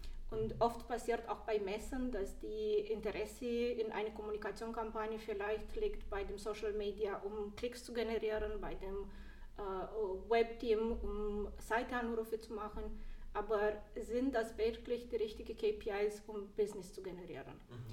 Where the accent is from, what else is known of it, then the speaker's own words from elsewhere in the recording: Romania; now in Germany; Ich bin aus Rumänien, ich bin seit 12 Jahren in Deutschland.